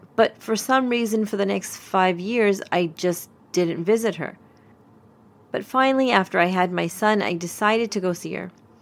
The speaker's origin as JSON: {"language": "English", "town": "Lahore", "region": "Punjab", "country": "Pakistan", "tie": "born there", "said": "I was born in Lahore, Pakistan. I think I've mentioned this before."}